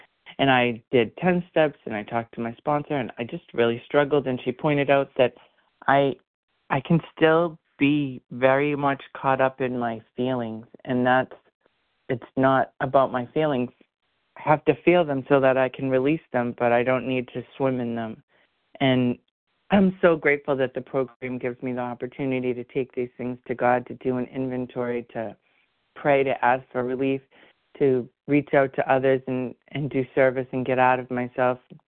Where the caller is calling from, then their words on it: Rhode Island, United States; Felicia D. is in Door and from Rhode Island.